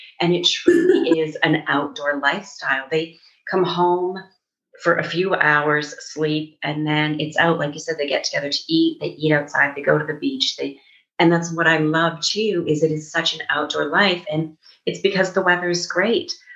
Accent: Canada; I think because I'm from Canada, near the border of the US as well.

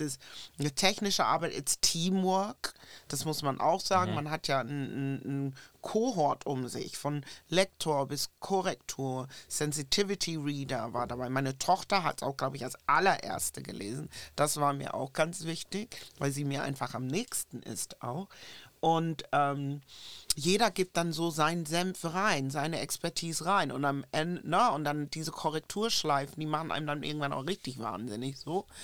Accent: Northern Germany, Germany; in meinem Dorf in Norddeutschland, wo ich groß geworden bin, die einzige schwarze Familie

